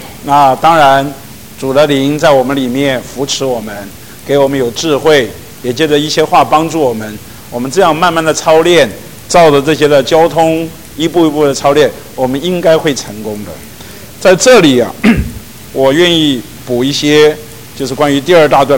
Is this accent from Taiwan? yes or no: no; China; 很多时候我们中国人说话不投机半句多